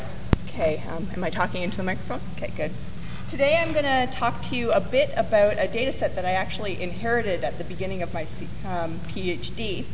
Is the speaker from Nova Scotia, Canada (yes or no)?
no; Ontario, Canada; because we're from Ontario